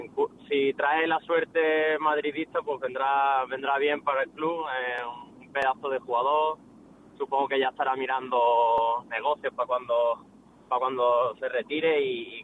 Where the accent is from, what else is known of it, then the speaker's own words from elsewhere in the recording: Málaga, Andalusia, Spain; soy de Málaga, siempre lo he seguido